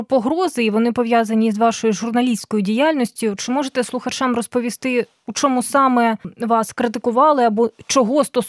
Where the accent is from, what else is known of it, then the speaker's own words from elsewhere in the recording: Luhansk Oblast, Ukraine; ну я з Луганської області